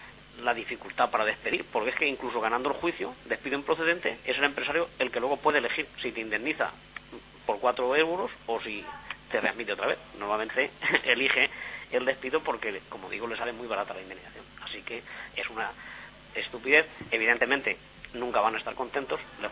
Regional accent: Cuenca, Castilla-La Mancha, Spain; con todo el respeto a Cuenca, yo soy de Cuenca

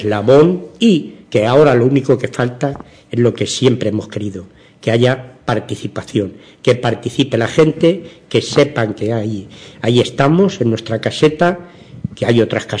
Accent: Community of Madrid, Spain; Yo que soy madrileño

